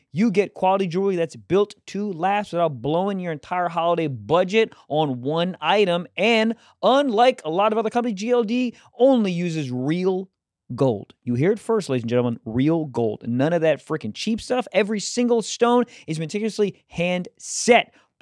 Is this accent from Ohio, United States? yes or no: no; Jacksonville, Florida, United States; November 23rd, Jacksonville, my hometown.